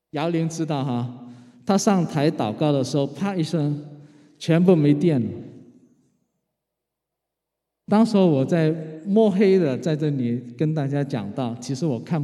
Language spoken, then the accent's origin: Chinese; Guangzhou, Guangdong, China; now in North America; 因为我从小在国内教育长大，但是我从小又受香港 港台文化的熏陶啊，从小在啊，我在广州啊，从小就听啊粤语流行歌长大，看 TVB 的剧集啊。